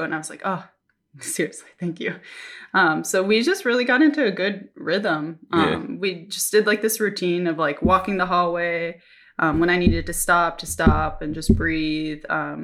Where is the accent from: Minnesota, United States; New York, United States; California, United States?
Minnesota, United States; now in Japan; Like, I'm from Minnesota. Like, I love snow.